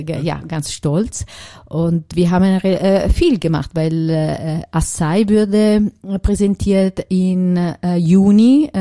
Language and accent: German; Milan, Lombardy, Italy; born there; German is a second language; moved away; also born or lived in United States; so ich bin in Mailand geboren und da habe meine Arbeit, ich habe Biologie studiert